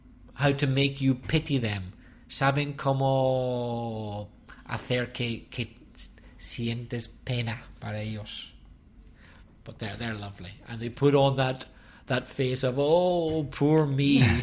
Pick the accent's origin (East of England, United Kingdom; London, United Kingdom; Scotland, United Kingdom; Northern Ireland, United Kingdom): Northern Ireland, United Kingdom; Well, first of all, I'm from Northern Ireland, so I do know the flag of Northern Ireland.